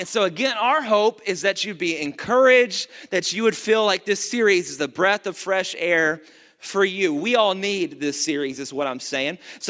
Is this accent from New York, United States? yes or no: no; Dallas, Texas, United States; But it's great to us because we're not from Houston. Like, I know to you it's mud water, and that's reality. But for us, we didn't have that mud water back in Dallas, okay?